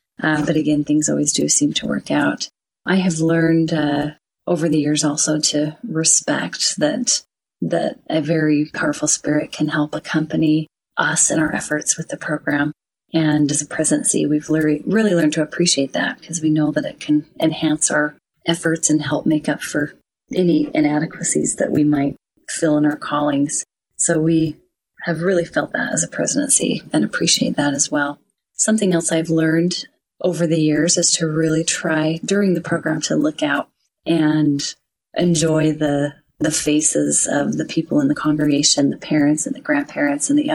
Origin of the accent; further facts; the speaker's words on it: Syracuse, Utah, United States; I'm from Syracuse, Utah.